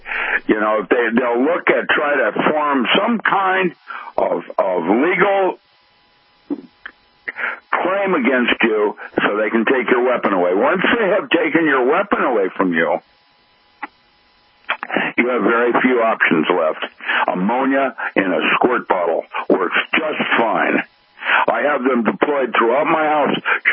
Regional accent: Philippines; because I grew up in the Philippines

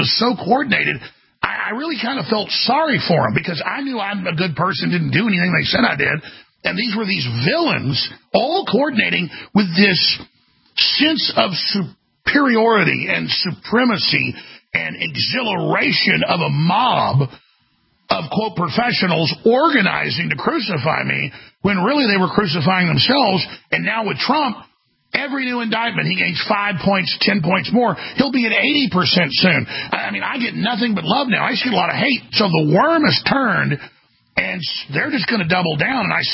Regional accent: Canada; So just as a Canadian and as a man, looking at this historically

